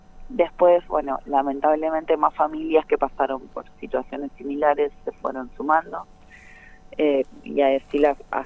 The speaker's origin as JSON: {"language": "Spanish", "town": "Rosario", "region": "Santa Fe", "country": "Argentina", "said": "nosotras somos de Rosario."}